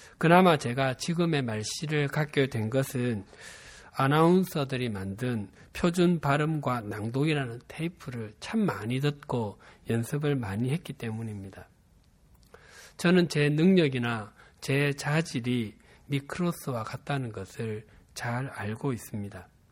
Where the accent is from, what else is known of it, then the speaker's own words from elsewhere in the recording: Busan, South Korea; accent: Busan dialect; 또 제 고향이 부산입니다. 제가 사역 초기에 제 사투리가 사역에 문제가 될 것이라고는 한 번도 생각해 보지 않았습니다.